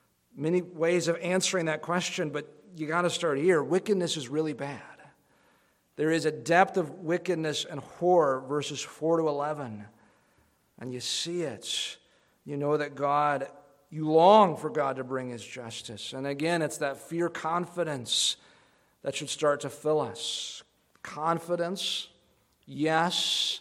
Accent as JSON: {"language": "English", "region": "Minnesota", "country": "United States", "said": "I'm from Minnesota. Maybe that's how we are with judgments."}